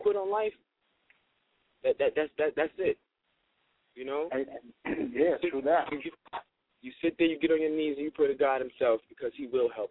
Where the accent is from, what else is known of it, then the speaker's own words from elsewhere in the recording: Newark, New Jersey, United States; now in Washington, United States; I'm from Washington State, originally from Newark, New Jersey.